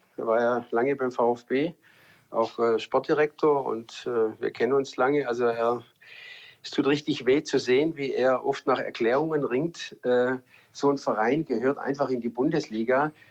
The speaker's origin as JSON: {"language": "German", "town": "Stuttgart", "region": "Baden-Württemberg", "country": "Germany", "tie": "born there", "said": "Ja, ich bin ja in Stuttgart geboren, wohne 10 Minuten weg vom Stadion, von der Mercedes-Benz-Arena. Bin trotzdem schön im Grün, im Remstal, in den Weinbergen. Also ich bin so am Stadtrand."}